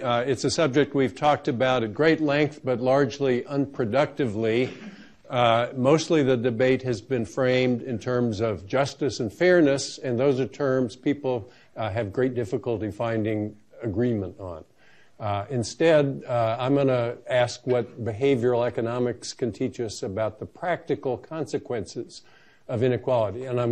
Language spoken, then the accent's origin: English; Florida, United States; I grew up in Florida.